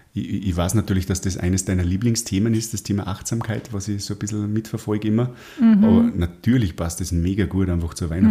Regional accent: Salzburg, Austria; Ja, können wir ja bei uns in Salzburg in meinen Almkanal gehen.

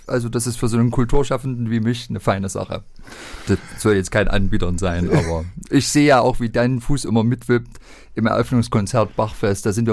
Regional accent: Leipzig, Saxony, Germany; born there; Naja, ich bin ja gebürtiger Leipziger, 1978 in Engelsdorf zur Welt gekommen.

